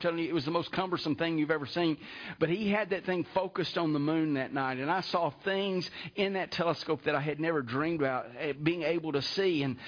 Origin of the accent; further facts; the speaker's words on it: Piedmont, United States; One of my friends when I was growing up in Piedmont, for Christmas one year, got a 9-inch reflector telescope.